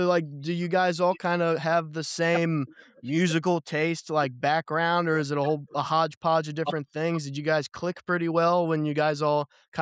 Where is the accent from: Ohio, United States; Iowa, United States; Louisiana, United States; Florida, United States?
Ohio, United States; Cincinnati; I'm from Cincinnati. I'm 5 hours north.